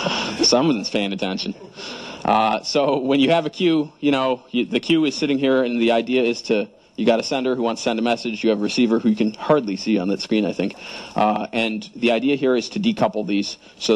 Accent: Chicago, Illinois, United States; I'm from Chicago originally, so there I learned to bribe people.

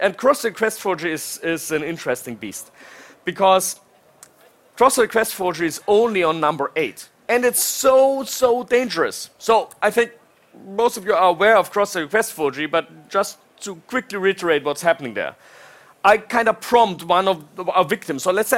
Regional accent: Germany; now in Norway; So I come from Germany, and we have one big train provider, some smaller ones, but one big train provider.

